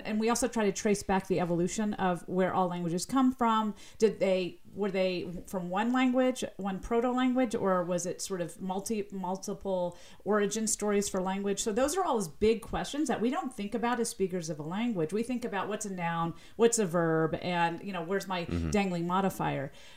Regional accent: the South, United States; accent: slight Southern accent; People that remark on my slight Southern accent, it's not because I'm saying something wrong.

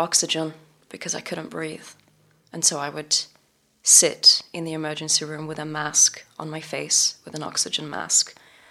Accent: England, United Kingdom; moved away as an adult; now in Los Angeles, United States; And this was in Los Angeles when I moved from England to LA.

